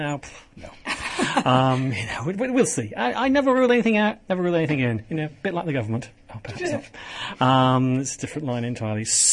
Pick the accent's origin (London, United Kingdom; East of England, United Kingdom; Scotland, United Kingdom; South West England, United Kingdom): East of England, United Kingdom; Southend; I'm not from Boston. I'm from just outside Southend in Essex.